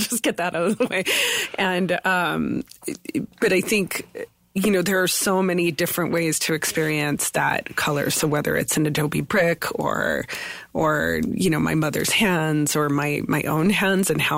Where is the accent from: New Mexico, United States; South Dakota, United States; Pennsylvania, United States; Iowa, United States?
New Mexico, United States; Deming; So I grew up in Deming. Mm-hmm. And just 30 miles north of that border.